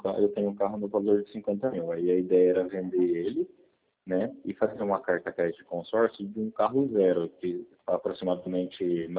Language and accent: Portuguese; Magda, São Paulo, Brazil; now in Valentim Gentil, Brazil; eu sou de Magda … mas hoje, atualmente, eu moro em Valentim Gentil.